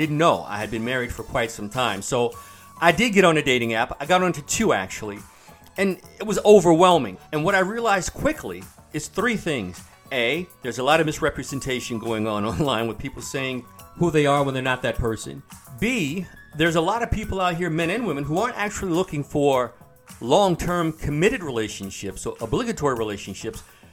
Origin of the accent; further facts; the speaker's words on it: Baltimore, Maryland, United States; I grew up on Baltimore's west side, and oftentimes, especially in the summer, my friends and I would ride our bikes up to Edmondson Village.